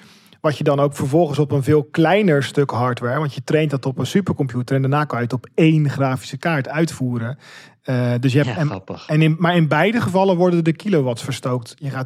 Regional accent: Netherlands; born there; ik ben geboren in Nederland

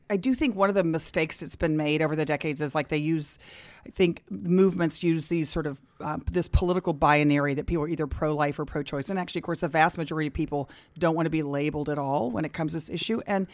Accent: Texas, United States; my home state of Texas

